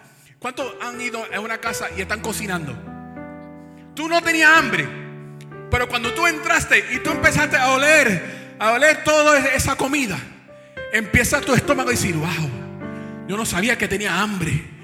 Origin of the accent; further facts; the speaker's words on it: Puerto Rico; este me está siguiendo porque soy boricua